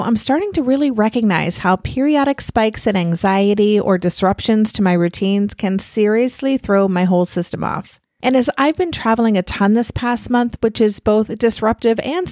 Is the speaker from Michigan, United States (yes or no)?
no; New York City, New York, United States; I am an avid walker as well, but as a New Yorker, walking is like a sport.